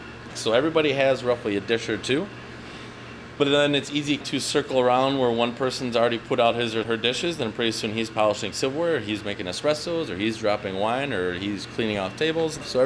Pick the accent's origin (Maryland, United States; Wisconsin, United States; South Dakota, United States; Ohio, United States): Wisconsin, United States; Sparta; I grew up in Sparta, and I guess we were cool before cool was, because we had to live off the farm that I grew up on.